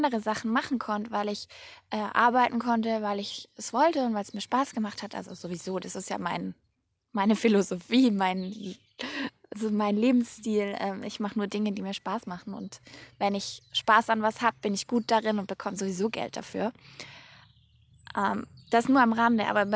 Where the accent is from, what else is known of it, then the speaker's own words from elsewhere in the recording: Ebersbach an der Fils, Baden-Württemberg, Germany; Ich schaue gerade auf meine Heimatstadt runter. Ebersbach an der Vils ist in der Nähe von Stuttgart. Und kann dir sagen, es ist unglaublich toll, hier zu wohnen.